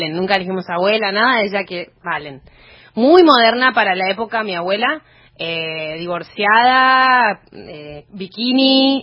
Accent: Buenos Aires, Argentina; Yo nací acá en Palermo. Pero teníamos como una casita de fin de semana en Del Viso, con mis padres, mi hermana, y yo soy la mayor, y una abuela que vivía al lado.

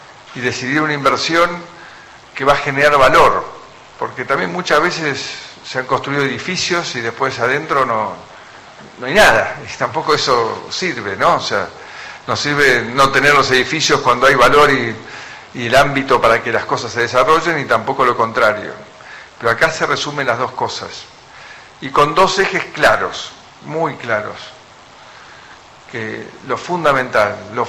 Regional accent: Argentina; somos todos argentinos

